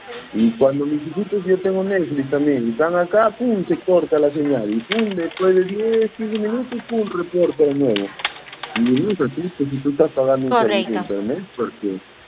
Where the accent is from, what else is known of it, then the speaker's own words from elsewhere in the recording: Piura, Peru; yo soy de Piura, señorita. Yo allá en Piura tenemos fibra óptica